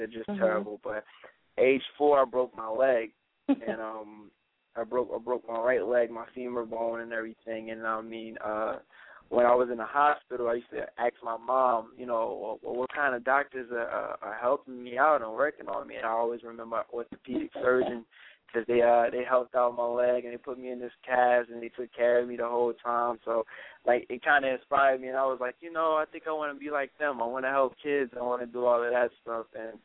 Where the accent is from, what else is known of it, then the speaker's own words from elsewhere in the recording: Oxford, North Carolina, United States; also born or lived in Newark, United States; I was born in Newark, New Jersey, and I was raised in Oxford, North Carolina, a little small local town.